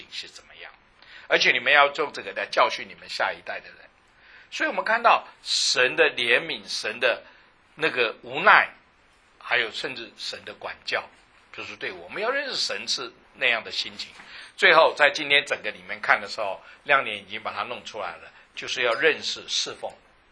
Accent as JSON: {"language": "Chinese", "country": "China", "said": "我们中国人比较懂这个，因为我们说满月了"}